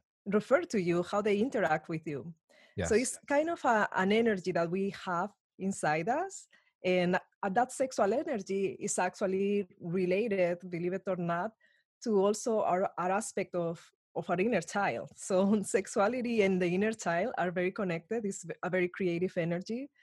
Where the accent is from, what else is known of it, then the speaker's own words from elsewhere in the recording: Spain; English is a second language; I am from Spain. I came here and I was very surprised about the idea of dating.